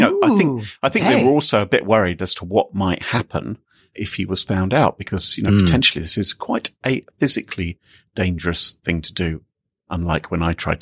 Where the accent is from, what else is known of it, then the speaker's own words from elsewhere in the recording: United Kingdom; Well, no, because I'm British.